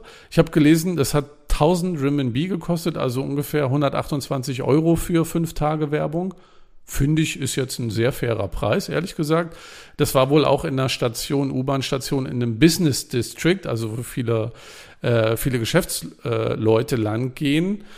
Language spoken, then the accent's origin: German; Rostock, Mecklenburg-Vorpommern, Germany; ich komme aus Rostock